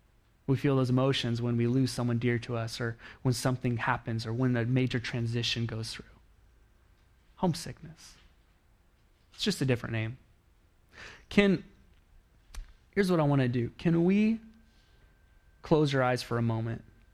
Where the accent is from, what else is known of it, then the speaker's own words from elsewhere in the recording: Oregon, United States; but I grew up in Oregon, so I was done with the rain for the rest of my life.